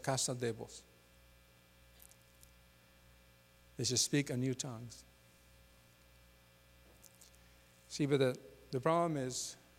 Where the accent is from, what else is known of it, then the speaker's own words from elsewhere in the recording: Mexico; And I grew up with him in Mexico and when we were young.